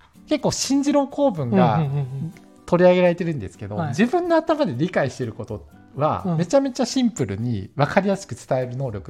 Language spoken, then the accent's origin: Japanese; Yokosuka, Kanagawa, Japan; しかも地元が横須賀なんで、うんうん、なんかあのアメリカ米軍基地とか